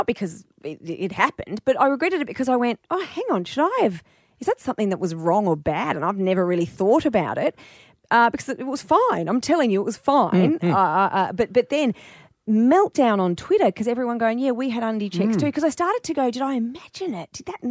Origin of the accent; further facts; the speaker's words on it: Melbourne, Victoria, Australia; I grew up in Melbourne, obviously.